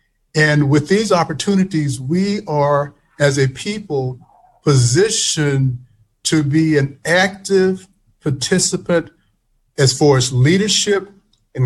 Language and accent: English; Mississippi, United States; now in Philadelphia, United States; And as I mentioned, I'm from Mississippi originally.